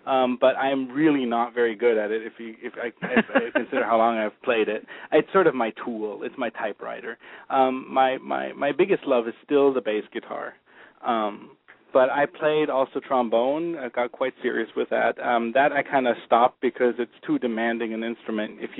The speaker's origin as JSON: {"language": "English", "town": "Munich", "region": "Bavaria", "country": "Germany", "tie": "born or raised there", "also_born_or_lived": "Cologne", "said": "It was a music-focused high school in Munich where I grew up in Germany"}